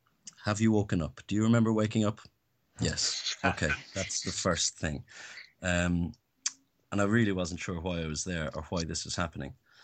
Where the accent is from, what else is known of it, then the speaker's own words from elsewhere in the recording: Ireland; also born or lived in Canary Islands; now in United Kingdom; When I was growing up in Ireland, I didn't have BBC